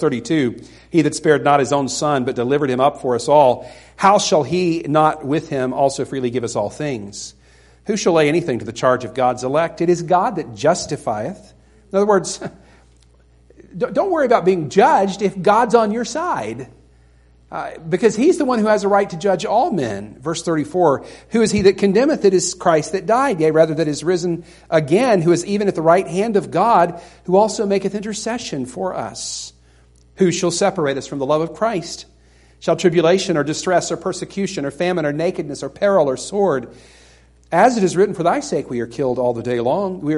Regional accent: the South, United States; I'm from the South, you would expect that.

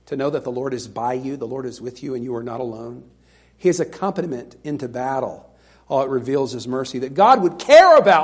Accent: Southern United States, United States; Look, I grew up in the South. I grew up in Tornado Alley.

